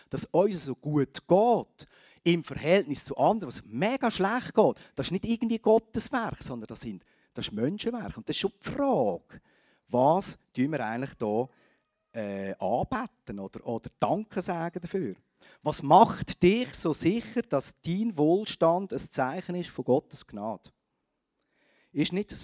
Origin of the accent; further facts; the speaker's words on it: Switzerland; Ich bin ja in der Schweiz aufgewachsen, in einem Land, wo man wirklich quasi Milch und Honig fließt, wo es gut geht.